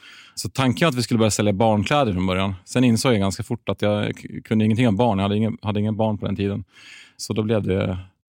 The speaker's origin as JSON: {"language": "Swedish", "town": "Gävle", "region": "Gävleborg County", "country": "Sweden", "tie": "born or raised there", "said": "35 år fyllda, född och uppvuxen i Gävle. 20 mil norr om Stockholm, för er som är stockholmare. Jag var väl den enda som inte tog sig därifrån."}